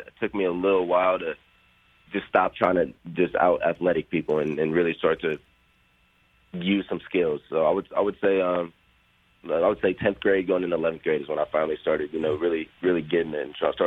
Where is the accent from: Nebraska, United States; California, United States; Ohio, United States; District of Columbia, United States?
Ohio, United States; Columbus; also born or lived in Chicago; I was actually born in Chicago, but I grew up in Columbus. Yes, sir.